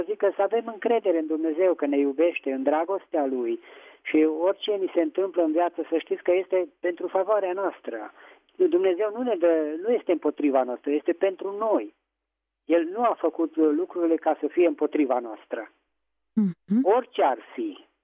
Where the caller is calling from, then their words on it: Petroșani, Hunedoara County, Romania; din Petroșani.